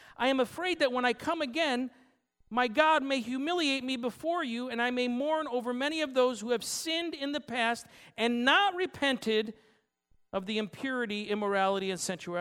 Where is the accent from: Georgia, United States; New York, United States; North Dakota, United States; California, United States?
New York, United States; when I was growing up in Western New York, there was a radio station that I loved to listen to.